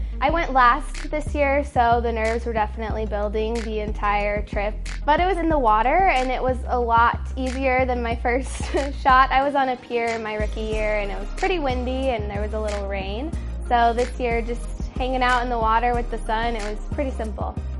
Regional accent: Omaha, Nebraska, United States; I'm from Omaha, Nebraska

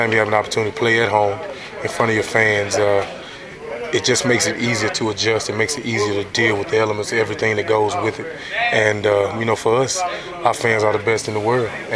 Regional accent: the South, United States; I love the snow. I'm from the South, so didn't get to see it much.

